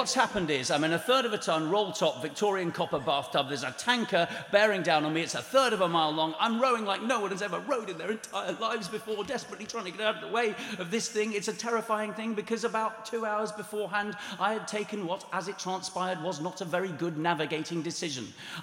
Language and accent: English; United Kingdom; I am British.